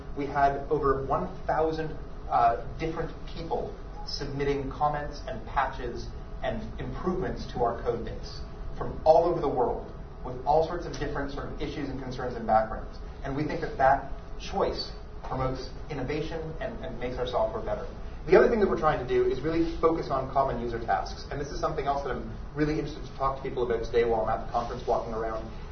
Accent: Canada; now in United States; since I'm in the United States, I'm actually a Canadian, I don't know if people have already picked up on the way I say about, kind of funny.

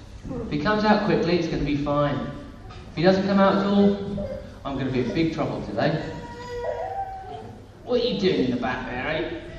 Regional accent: East of England, United Kingdom; A bird which was very common when I was a boy growing up in Suffolk

